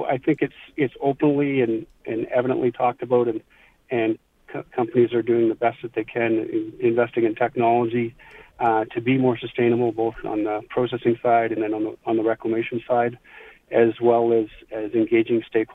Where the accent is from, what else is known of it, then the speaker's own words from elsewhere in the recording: New Brunswick, Canada; One of the things that I did when I grew up in New Brunswick was I worked for McCain Foods at a French fry plant